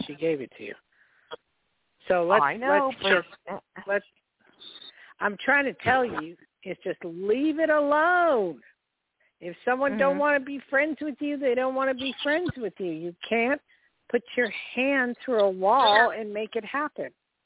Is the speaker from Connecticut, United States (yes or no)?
no; New Jersey, United States; I was born and raised in Jersey.